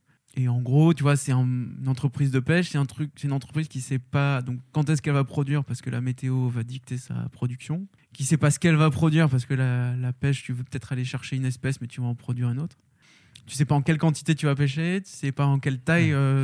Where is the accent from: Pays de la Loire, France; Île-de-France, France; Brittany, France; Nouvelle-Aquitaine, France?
Nouvelle-Aquitaine, France; Bordeaux; born there; Donc moi, je suis né à Bordeaux. J'ai un nom breton, mais je ne suis pas du tout breton.